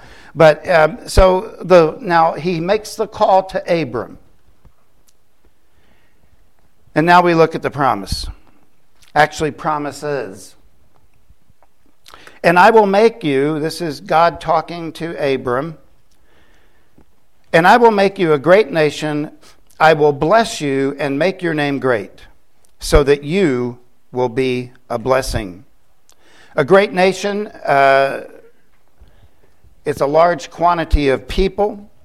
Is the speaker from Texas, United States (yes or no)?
no; Titusville, Florida, United States; You know, I grew up in Titusville, Florida.